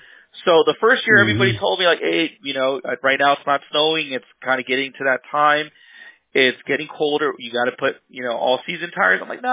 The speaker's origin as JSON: {"language": "English", "region": "California", "country": "United States", "tie": "born or raised there", "also_born_or_lived": "Cleveland", "said": "Honestly, I was born and raised in California."}